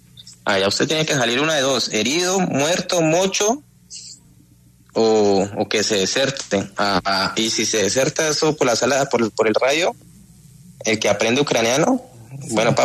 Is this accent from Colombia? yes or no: yes; Colombia; Porque somos colombianos, somos extranjeros